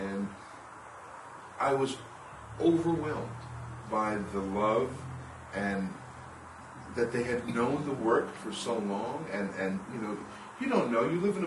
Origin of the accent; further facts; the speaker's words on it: New York, United States; from New York.